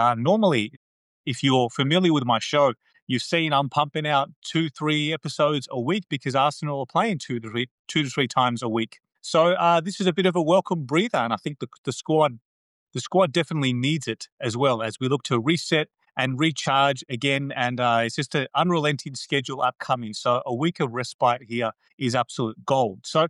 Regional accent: Australia; also born or lived in India; I am of Indian origin. I was born in India. I've been Australian raised. I've been in Australia since I was 3.

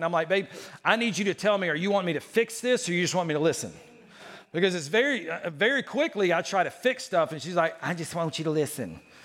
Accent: Mississippi, United States; now in Illinois, United States; We're from Mississippi originally. Don't judge me. I haven't been there in 19 years. But that's where my wife and I are from. And God moved us to Illinois.

